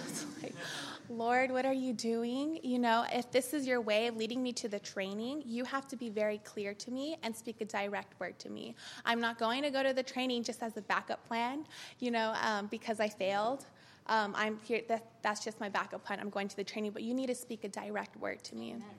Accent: Cerritos, California, United States; also born or lived in Philadelphia; I'm from Philadelphia. I grew up in Southern California in Cerritos, and during my college years, I came across the country to attend college in Philly

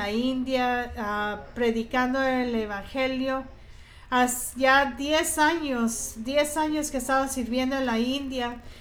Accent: China; Spanish is a second language; puedo decir confiablemente de que soy chino

